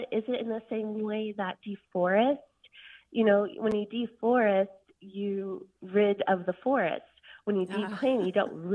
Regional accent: Concord, North Carolina, United States; I'm from Concord, North Carolina, and I'm calling about the word deplane.

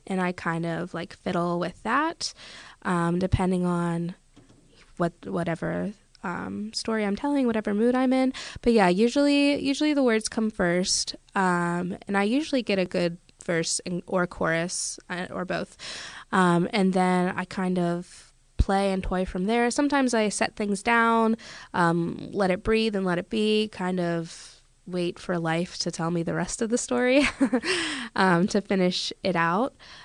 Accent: Pennsylvania, United States; Yeah, I grew up on the Conemaugh River

